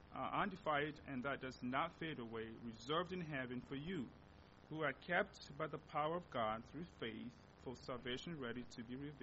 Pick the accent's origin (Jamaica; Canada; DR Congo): DR Congo; first language Lingala; English is a second language; now in United States; because I grew up speaking Lingala in Congo and English here in America.